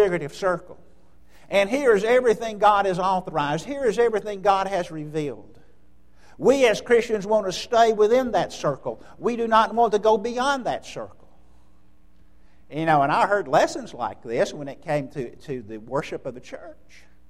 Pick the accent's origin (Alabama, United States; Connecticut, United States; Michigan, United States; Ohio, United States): Alabama, United States; Birmingham; I grew up in the Huffman area of Birmingham, and I would attend the Huffman Church of Christ when I'd come back in town.